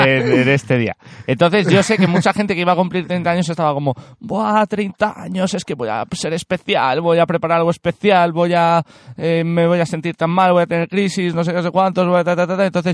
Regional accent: Madrid, Community of Madrid, Spain; oriundo de Madrid.

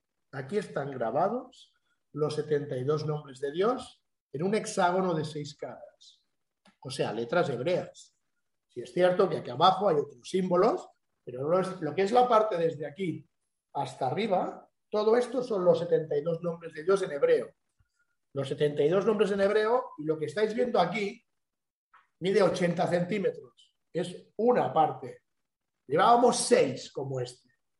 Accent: Spain; viajando como español, con pasaporte español y todo normal y en regla

